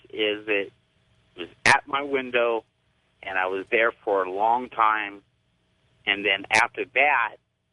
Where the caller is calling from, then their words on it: Denver, Colorado, United States; from Denver, Colorado.